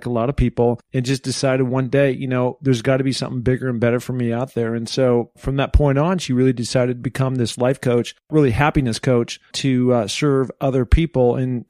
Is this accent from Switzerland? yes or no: no; Seattle, Washington, United States; now in Hermosa Beach, United States; Although I hail from Seattle, Washington